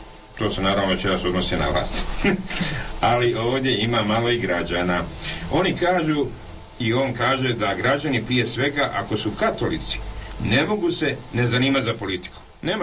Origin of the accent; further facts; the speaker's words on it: Croatia; kao političarka, kao Hrvatica, kao katolkinja.